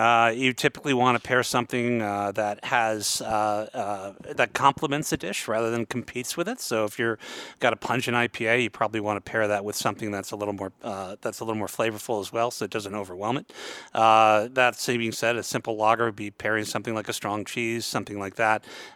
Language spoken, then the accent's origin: English; Palo Alto, California, United States; Yeah, I grew up, lived in the city for 12 years. I grew up in Palo Alto.